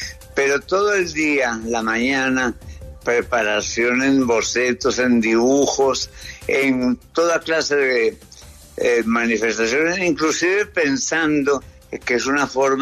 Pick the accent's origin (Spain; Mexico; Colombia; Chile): Colombia; Neira, Caldas; born there; also born or lived in Africa; cuando volví a Colombia ya grande, porque yo me crié básicamente en el África. Volví a Colombia y entonces en el 50, en casa de un tío, en mi pueblo natal, que es Neira